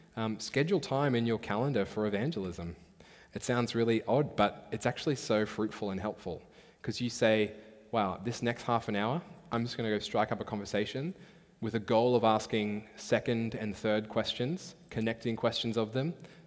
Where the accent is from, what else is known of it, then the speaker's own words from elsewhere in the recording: Australia; I feel this so much as an Australian, we just want to be liked by people.